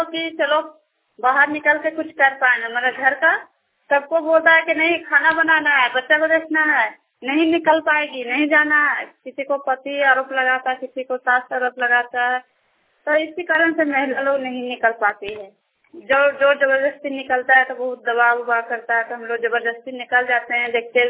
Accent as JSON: {"language": "Hindi", "town": "Hazaribagh", "region": "Jharkhand", "country": "India", "said": "मैं हजारीबाग के रहने वाला हूँ।"}